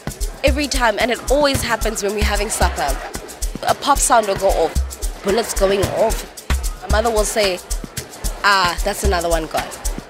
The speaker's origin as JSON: {"language": "English", "town": "Johannesburg", "region": "Gauteng", "country": "South Africa", "said": "I'm a 21-year-old female, and I come from Alexandra Township within the north of Johannesburg in South Africa."}